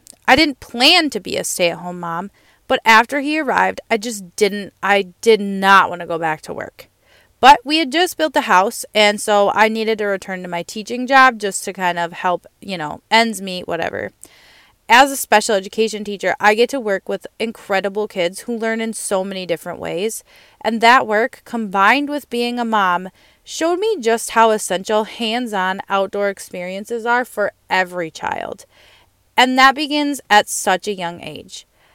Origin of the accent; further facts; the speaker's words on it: Minnesota, United States; I grew up in Minnesota, and I still get to call it home.